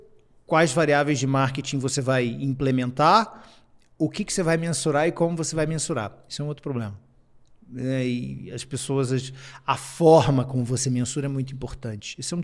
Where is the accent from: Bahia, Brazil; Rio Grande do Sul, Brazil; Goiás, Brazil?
Goiás, Brazil; Goiânia; Eu sou de Goiânia, então a realidade da área de negócio lá é diferente de São Paulo, diferente do Rio.